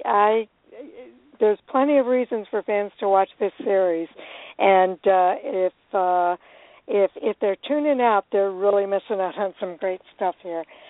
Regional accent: Illinois, United States; We're both from Illinois

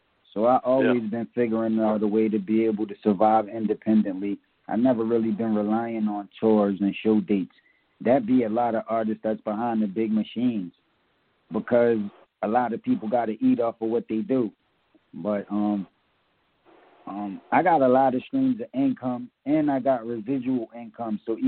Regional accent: Philadelphia, Pennsylvania, United States; Well, Philadelphia was always strong in the culture. Always had big artists that was dope. So, me growing up in Philly, my whole childhoo

